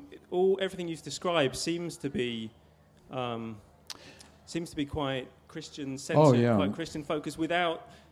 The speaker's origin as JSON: {"language": "English", "town": "Bradford", "region": "Yorkshire and the Humber", "country": "United Kingdom", "said": "I'm from Bradford and go to a New Expressions Sunday morning worship called Soul Space."}